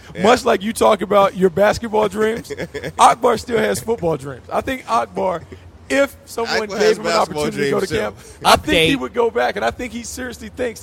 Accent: North Carolina, United States; I'm from North Carolina.

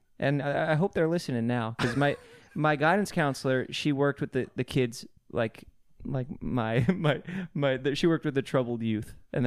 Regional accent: East Coast, United States; See, where we grew up on the East Coast, the worst thing you could be is a rat.

